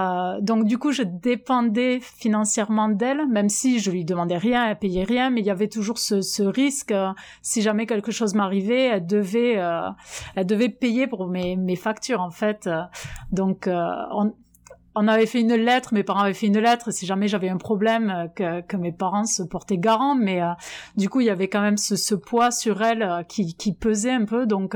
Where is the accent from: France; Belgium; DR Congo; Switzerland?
France; Albi, Occitanie; moved away as an adult; now in Jonesboro, United States; j'ai 38 ans. Je suis originaire d'Albi, dans le Tarn, donc sud-ouest de la France. Et j'habite aujourd'hui à Jonesboro, dans le Tennessee, donc c'est dans le nord-est de l'état du Tennessee. Et ça fait 12 ans que je suis arrivée aux États-Unis